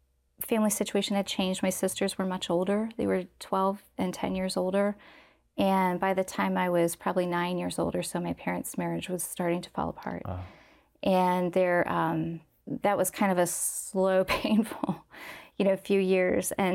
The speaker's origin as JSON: {"language": "English", "town": "Canal Winchester", "region": "Ohio", "country": "United States", "tie": "born or raised there", "said": "they moved out to where I grew up in Canal, Winchester. It was a suburb farming community. At that time, a small farming village of 3,000 people, maybe 20 miles outside of Columbus. And so I was raised out there."}